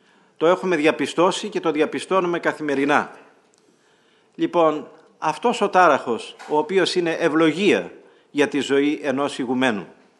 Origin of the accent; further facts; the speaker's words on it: Crete, Greece; όπως λένε στο χωριό μου στην Κρήτη